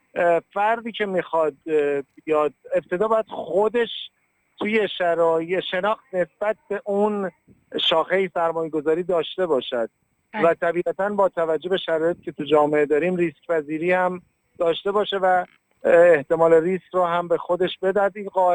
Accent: Kashan, Isfahan, Iran; توی شهر خودم که کاشان هست

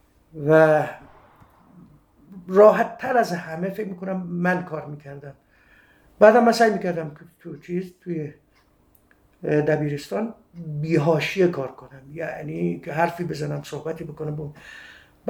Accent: Saveh, Markazi, Iran; بله من ساوه‌ای هم، تو ساوه بزرگ شدم، 18 سال ساوه بودم

